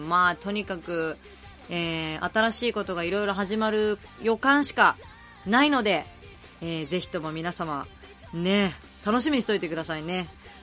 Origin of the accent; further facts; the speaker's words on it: Setagaya, Tokyo, Japan; 私の地元でもあります、世田谷区の下北沢ガーデンで、